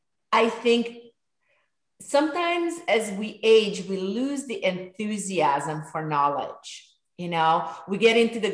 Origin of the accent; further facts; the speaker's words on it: Hungary; I'm from Hungary.